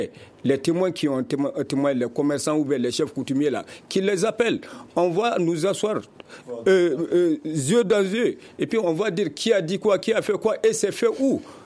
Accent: Mali; à nous qui disons que nous sommes des Maliens, à nous qui croyons être les frères, les pères, les fils de ces militaires en tenue, qui se sacrifient corps et âme pour sécuriser ce pays.

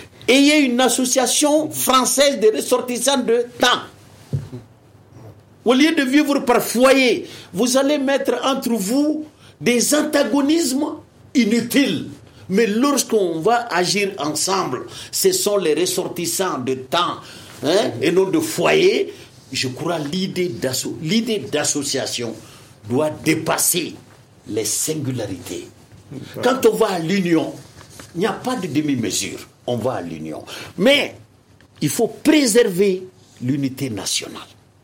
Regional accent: Mali; Nous sommes des Maliens. Avant d'être Bambara, avant d'être Kassonké, avant d'être Soninké, avant d'être Koroboro, nous sommes d'abord des Maliens.

